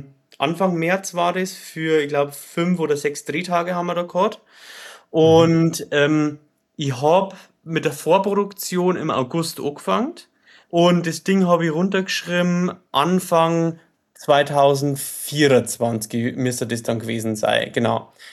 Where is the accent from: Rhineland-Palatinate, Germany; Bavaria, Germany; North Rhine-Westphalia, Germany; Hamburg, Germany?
Bavaria, Germany; born or raised there